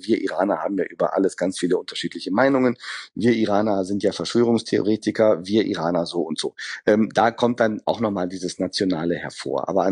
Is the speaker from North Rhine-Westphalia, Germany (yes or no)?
yes; Düsseldorf, North Rhine-Westphalia, Germany; wenn ich sozusagen über Düsseldorf als meine Heimatstadt nachdenke